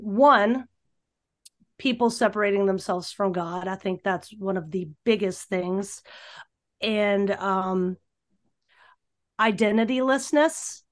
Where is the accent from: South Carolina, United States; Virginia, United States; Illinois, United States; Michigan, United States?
Virginia, United States; now in North Carolina, United States; I'm from Virginia and I live in North Carolina. Now I'm only 3 hours away from my family